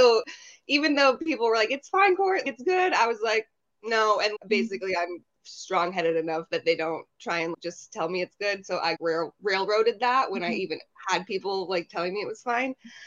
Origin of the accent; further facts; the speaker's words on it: Oregon, United States; I'm from Oregon and I was in Portland, floating around the music scene.